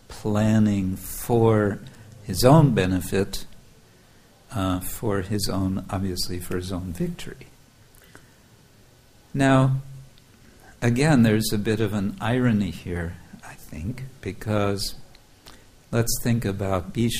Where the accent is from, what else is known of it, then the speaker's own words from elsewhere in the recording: United States; We always learned when I was growing up in America, it was all about, you know, the glories of the American Revolution